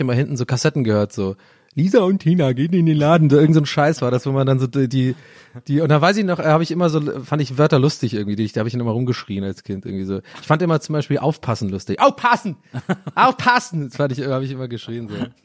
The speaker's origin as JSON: {"language": "German", "town": "Dublin", "region": "Leinster", "country": "Ireland", "tie": "born or raised there", "lives_now": "Germany", "said": "Also zumindest da, wo ich aufgewachsen bin, in Dublin, da so in der Gegend."}